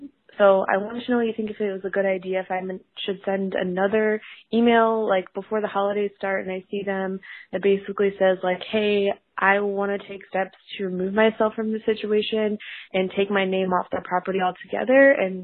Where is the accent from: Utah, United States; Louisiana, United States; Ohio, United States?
Ohio, United States; now in Chicago, United States; I'm 26. I live in Chicago. I'm from Ohio originally. My family's still there.